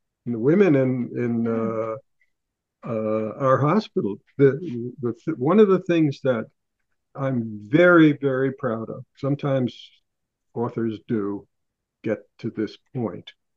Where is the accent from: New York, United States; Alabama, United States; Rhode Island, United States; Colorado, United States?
New York, United States; And it's such a remarkable thing bringing all of them together in my hometown. That's in New